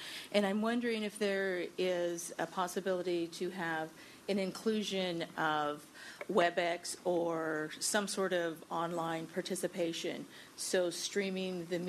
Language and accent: English; California, United States; from Marin County, representing the minority communities.